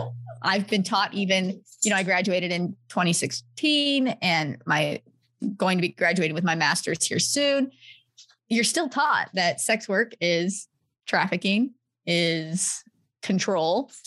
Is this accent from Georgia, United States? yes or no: no; Texas, United States; I hail from Texas, and there are so many people that I know who would want to step out into this